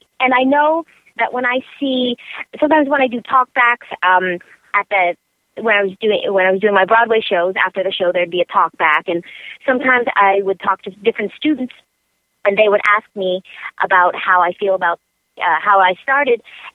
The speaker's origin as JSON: {"language": "English", "country": "Canada", "said": "By the way, I'm Canadian as well, too."}